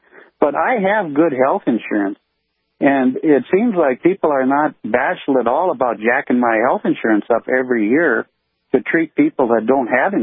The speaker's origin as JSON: {"language": "English", "region": "North Dakota", "country": "United States", "tie": "born or raised there", "moved": "as an adult", "said": "I was born and raised in North Dakota, graduated from Fargo North and science school and moved down to South Dakota, just never made it back."}